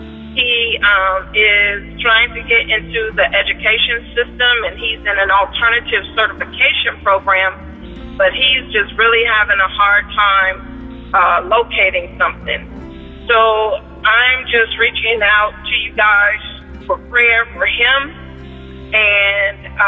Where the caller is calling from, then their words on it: Texas, United States; I'm calling from Texas.